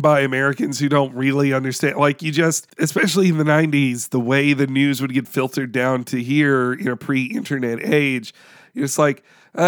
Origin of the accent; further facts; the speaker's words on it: United Kingdom; However, as a British person, I think the fish and chip shop joke is in such poor taste